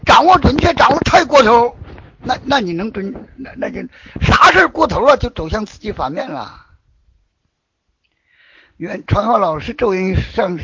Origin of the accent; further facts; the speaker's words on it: northern China, China; 我是北方人，老人南方人，